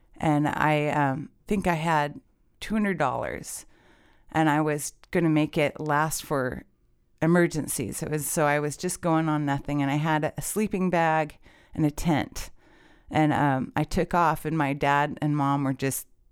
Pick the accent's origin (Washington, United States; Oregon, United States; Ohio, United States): Washington, United States; Bellevue; I grew up in Bellevue. I went to Bellevue Christian.